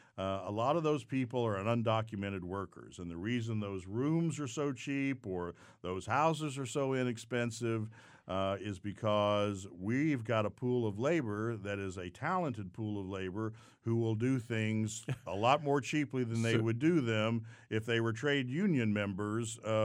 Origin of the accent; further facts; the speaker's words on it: Austin, Texas, United States; I'm from Austin, so I love Central Texas, San Marcos, New Braunfels, San Antonio.